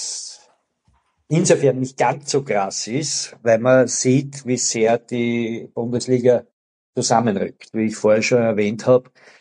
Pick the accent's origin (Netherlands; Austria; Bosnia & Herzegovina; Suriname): Austria; Lower Austria; born there; ich bin gebürtiger Niederösterreicher